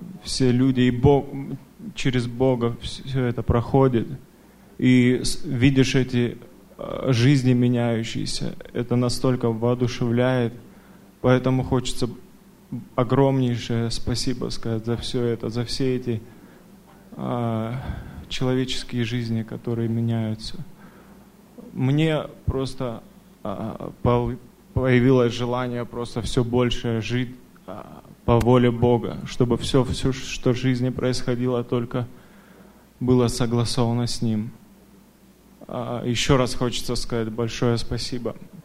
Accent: Camas, Washington, United States; я из Кэмас, Вашингтон.

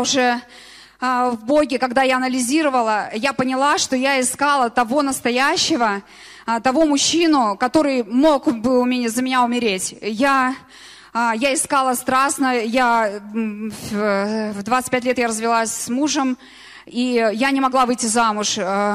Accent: Tyumen, Tyumen Oblast, Russia; now in Lysva, Russia; я приехала из Тюмени, сейчас я в Лысьве.

